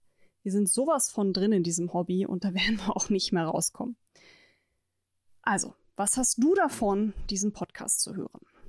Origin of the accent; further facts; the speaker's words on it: Baden-Württemberg, Germany; Wir kommen aus der Nähe von Stuttgart